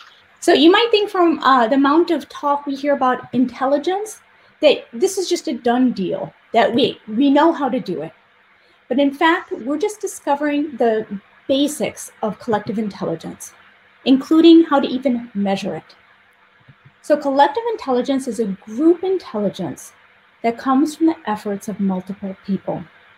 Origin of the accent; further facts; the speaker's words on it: France; English is a second language; and I'm from France